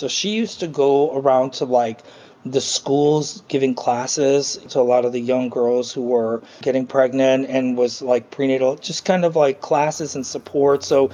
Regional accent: Chicago, Illinois, United States; also born or lived in Montevideo, Uruguay; I was born in Montevideo, Uruguay. I was there, maybe 2 years old when my family migrated here to Chicago. And we ended up in the Pilsen community.

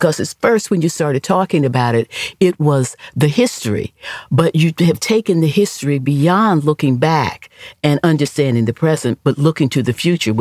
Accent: St. Louis, Missouri, United States; I grew up in St. Louis, Missouri and went to school beginning during legal segregation

